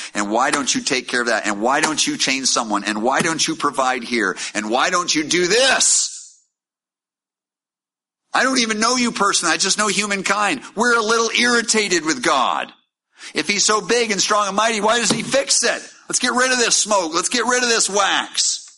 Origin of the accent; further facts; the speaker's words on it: Maine, United States; also born or lived in Montana; I'm born in Montana. I grew up in Maine.